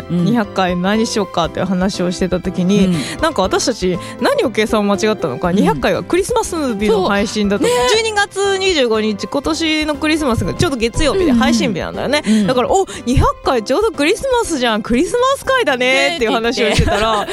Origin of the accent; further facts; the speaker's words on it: Kansai, Japan; 私は関西人としてあのリズムがとっても気持ちよくて、